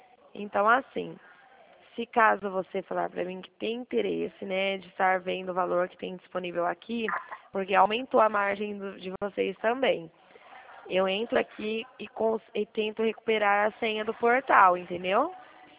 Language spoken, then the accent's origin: Portuguese; Dracena, São Paulo, Brazil; Eu sou de Dracena, minha cidade, a cidade que eu trabalho aqui.